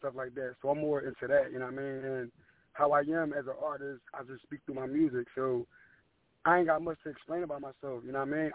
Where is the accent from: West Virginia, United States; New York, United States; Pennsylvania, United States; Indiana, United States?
Pennsylvania, United States; Philadelphia; I'm from Philly